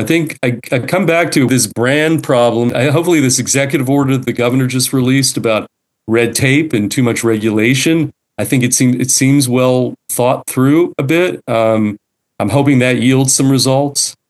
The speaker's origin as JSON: {"language": "English", "region": "Pennsylvania", "country": "United States", "tie": "born or raised there", "said": "There's a reason my home state, Pennsylvania, is Lord Microsoft data center."}